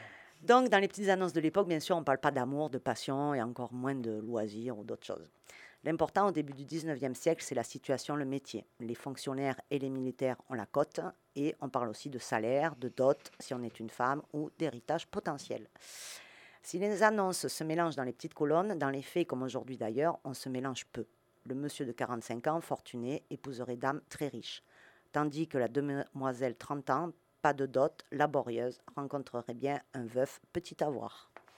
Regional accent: Montpellier, Occitanie, France; Pourtant, je suis de Montpellier.

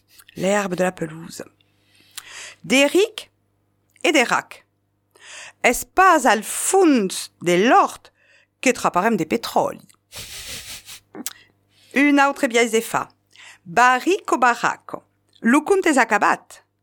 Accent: Castelsarrasin, Occitanie, France; je suis de Castelsarrasin, donc os sou de Castelsarrasi.

